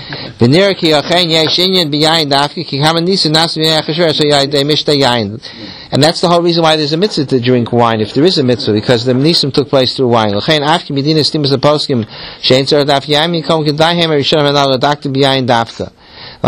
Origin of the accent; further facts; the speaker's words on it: Forest Hills, New York, United States; when I grew up in the Young Yisrael Forest Hills, they used to do those things.